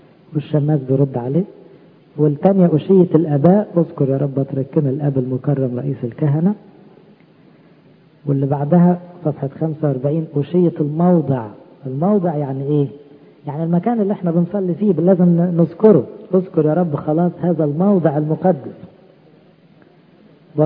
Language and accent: Arabic; Egypt; احنا كشعب مصري لينا مواسم في المناخ